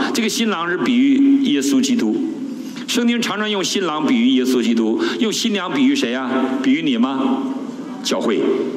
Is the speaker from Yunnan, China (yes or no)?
no; Heilongjiang, China; 你回到中国，回到我的老家黑龙江省万桂县，可能已经面目全非